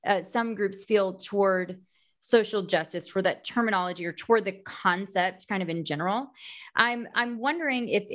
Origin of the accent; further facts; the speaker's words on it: United States; now in Texas, United States; I identify as evangelical and I'm American. I'm in the South. I'm in the Bible Belt. I'm in Texas.